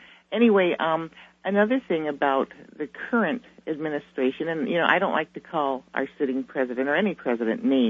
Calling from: Duluth, Minnesota, United States; Yes, I'm calling from Duluth.

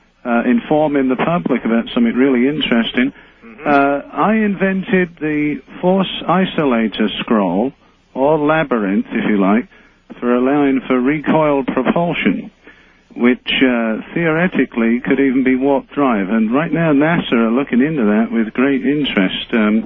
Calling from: San Diego, California, United States; Well, I'm calling from San Diego.

